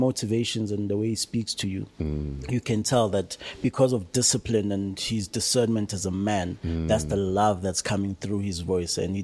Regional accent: Tembisa, Gauteng, South Africa; Yo, Ivory Park, it was obviously Gikasi, you know what I mean? Gitembisa.

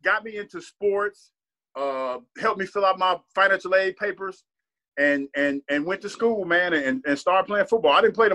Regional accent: Ohio, United States; growing growing up in Ohio

